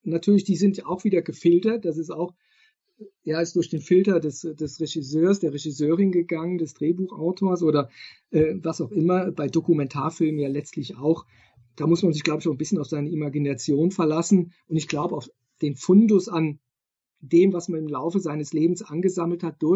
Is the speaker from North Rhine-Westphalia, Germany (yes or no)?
no; Koblenz, Rhineland-Palatinate, Germany; Ich komme aus Koblenz, eine Stadt, die auch sehr zerstört worden ist. Da waren auch über 80% der Innenstadt war zerstört.